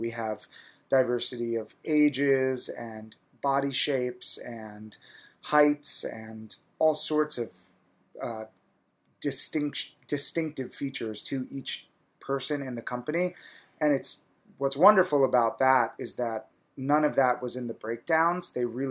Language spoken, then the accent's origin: English; United States; I mean, I'm an Indian American and there are very few of us.